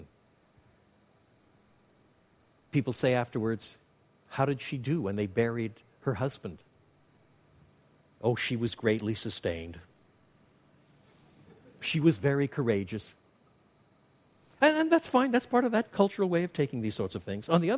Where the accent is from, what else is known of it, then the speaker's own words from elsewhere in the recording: French Canada, Canada; Although I was brought up in French Canada, my parents were both born in the United Kingdom.